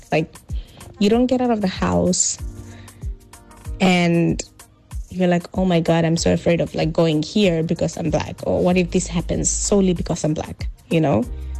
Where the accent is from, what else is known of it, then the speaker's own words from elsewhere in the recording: Namibia; now in United States; So the biggest difference between growing up in Namibia and living in Florida is probably how divisive the politics are.